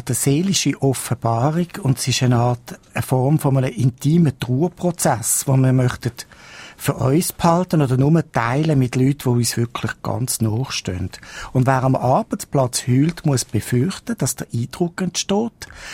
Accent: Argentina; Also wenn man als Argentinier die Tango-Lieder da hört

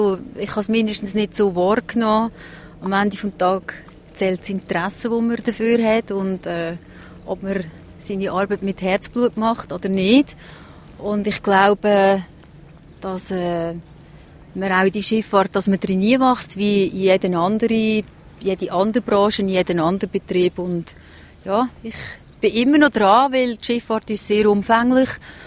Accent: Aargau, Switzerland; also born or lived in Lucerne; now in Eastern Switzerland; Ich bin im Aargau aufgewachsen und habe auch eine relativ lange Station in der Zentralschweiz, genauer in Luzern, gemacht. Und ich bin jetzt halt in der Ostschweiz.

